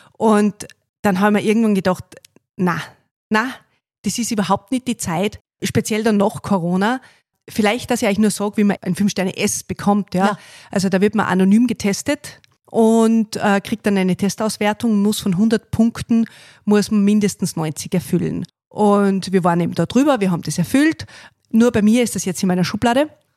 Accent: Vilsmoos, Austria; moved away as an adult; Ich komme aus Vilsmoos

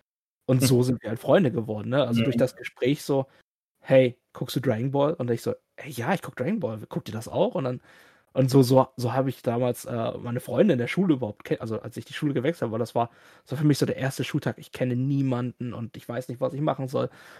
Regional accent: Germany; Weil ich bin ja in Deutschland hier aufgewachsen und habe nie Vietnamesisch gelernt. Also ich kann vielleicht ein bisschen was lesen. Ich kann es sehr gut sprechen, aber lesen und schreiben eigentlich fast gar nicht

